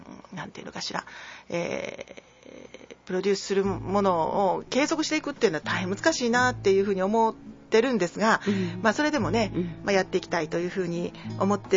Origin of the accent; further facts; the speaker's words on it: Kyoto, Japan; moved away as an adult; 私京都生まれの京都育ちなんですが、大学まで京都でちょっとね京都にうんざりしちゃって、それで海外に出ましてね、でヨーロッパで少しまた勉強して